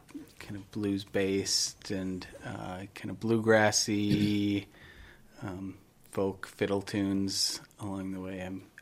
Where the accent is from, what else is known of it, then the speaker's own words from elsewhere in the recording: Minneapolis, Minnesota, United States; No, I grew up in Minneapolis.